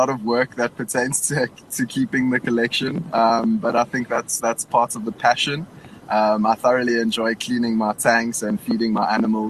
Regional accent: Durban, KwaZulu-Natal, South Africa; born there; Shucks, so I was born in Durban

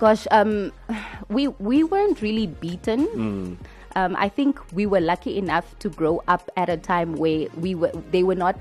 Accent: Tsumeb, Oshikoto, Namibia; also born or lived in Windhoek; I grew up in a small town called Tsumeb in the northern part of Namibia. Raised and bred in Tsumeb, born in Windhoek.

